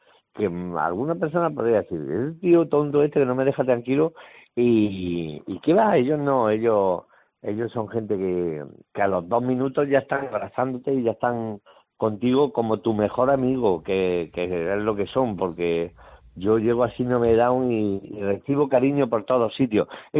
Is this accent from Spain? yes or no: yes; Jaén, Andalusia, Spain; born or raised there; also born or lived in Málaga